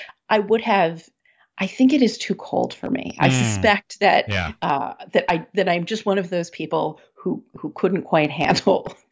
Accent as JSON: {"language": "English", "region": "Maryland", "country": "United States", "tie": "born or raised there", "said": "Yeah, I mean, for sure. I was always reading a book. I am still always reading a book. I'm still that kid."}